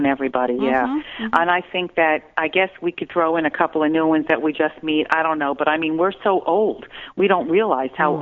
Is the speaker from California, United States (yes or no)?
no; New Jersey, United States; I'm from New Jersey, so you know that what lives in New Jersey, right?